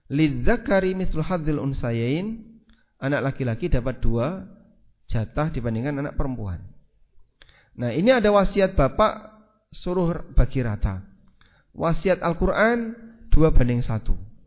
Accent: Java, Indonesia; Kita, saya orang Jawa, dia juga orang Jawa.

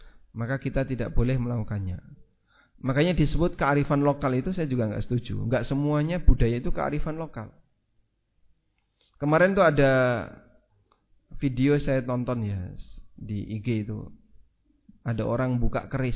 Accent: Java, Indonesia; Kita, saya orang Jawa, dia juga orang Jawa.

